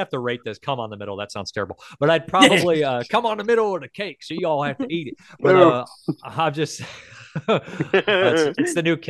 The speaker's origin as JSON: {"language": "English", "country": "United States", "said": "Like, just on, you know, I'm American. I'm from that kind of geographical location."}